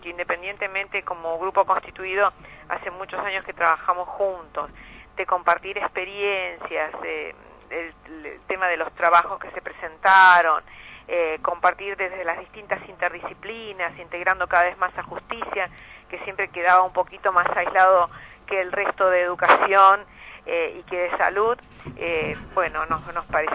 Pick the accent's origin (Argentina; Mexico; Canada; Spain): Argentina; El Bolsón, Río Negro; tener la dicha de tenerlos acá en mi tierra, en el Bolsón